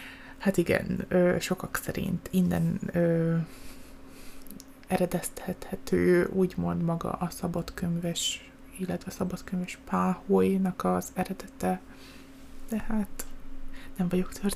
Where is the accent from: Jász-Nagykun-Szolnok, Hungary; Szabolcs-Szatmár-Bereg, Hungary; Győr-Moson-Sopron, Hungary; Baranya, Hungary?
Baranya, Hungary; Pécs; mint tudjátok, én pécsi vagyok.